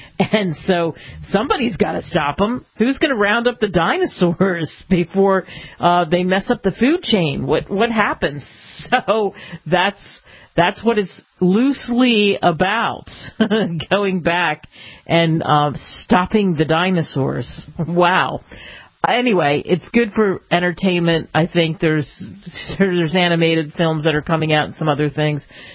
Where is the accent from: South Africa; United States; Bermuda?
United States; East Coast; I didn't know a lot about Showtime growing up on the East Coast